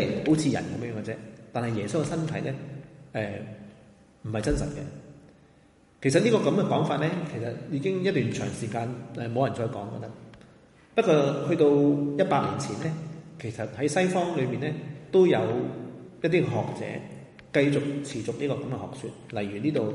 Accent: China; 我哋可能有受住我哋中國人嘅文化

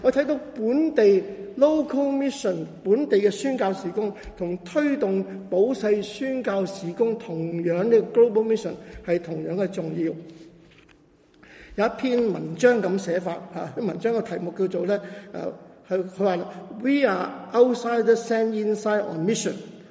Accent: Guangdong, China; 当然我们广东人可以愿意同广东人传福音

